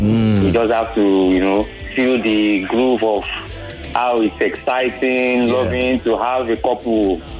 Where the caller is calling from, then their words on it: Ikoyi, Lagos, Nigeria; I'm calling from Ikoyi.